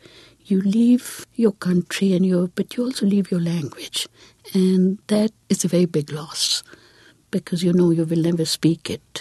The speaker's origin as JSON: {"language": "English", "town": "Aligarh", "region": "Uttar Pradesh", "country": "India", "tie": "born there", "second_language": "English", "moved": "as an adult", "said": "I was born in Aligarh, a small university town 80 miles south of Delhi. In 1975, I moved to New York. I was on the road for 20 years before I came here."}